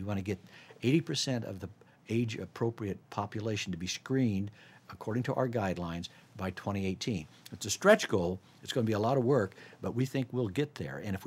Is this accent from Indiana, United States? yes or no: yes; Indiana, United States; because I grew up in Ohio Valley and in Indiana